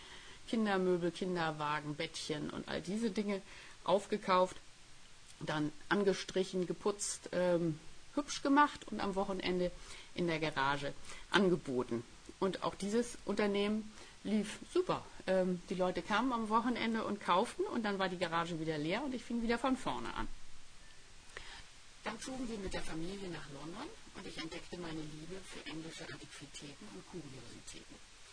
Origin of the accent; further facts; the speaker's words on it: Hamburg, Germany; Ich bin in Hamburg aufgewachsen, habe dort Abitur gemacht